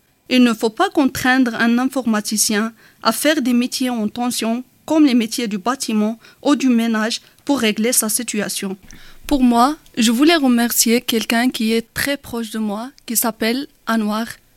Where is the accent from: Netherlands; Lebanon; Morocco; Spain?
Morocco; French is a second language; moved away as an adult; now in France; j'ai 25 ans, je suis marocaine. Je suis rentrée en France fin 2018.